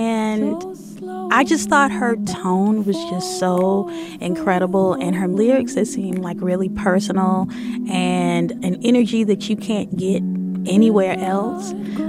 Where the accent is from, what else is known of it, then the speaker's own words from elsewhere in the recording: Virginia, United States; Well, I'm originally from Virginia and from a small town, mm-hmm. and there wasn't an urban radio station.